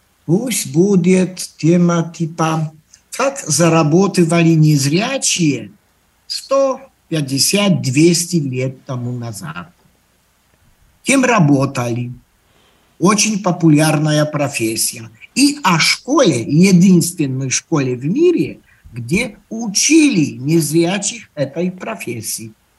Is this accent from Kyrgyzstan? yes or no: no; Poland; я учитель из Польши